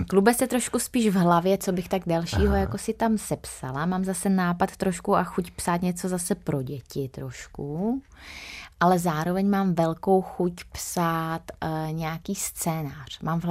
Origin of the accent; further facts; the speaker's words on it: Moravský Krumlov, South Moravian Region, Czechia; Protože já pocházím z maloměsta, z Jižní Moravy.